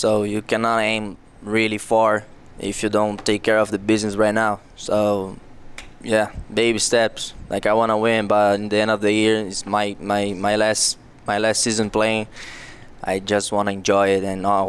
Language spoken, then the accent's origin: English; Brazil; English is a second language; now in United States; It's actually like I came from Brazil to Ohio.